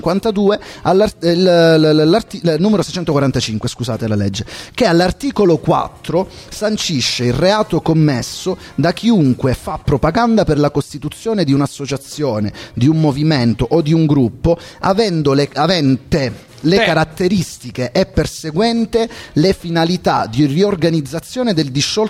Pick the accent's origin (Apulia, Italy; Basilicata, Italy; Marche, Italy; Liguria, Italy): Basilicata, Italy; Non so, forse molti sanno che io sono lucano.